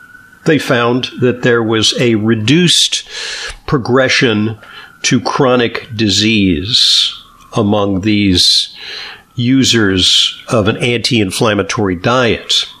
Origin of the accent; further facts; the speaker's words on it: Missouri, United States; I just said, I don't believe this. I'm from Missouri. I am not convinced.